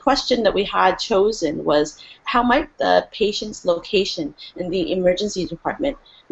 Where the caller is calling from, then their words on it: Hamilton, Ontario, Canada; I'm coming in from Hamilton, Ontario in Canada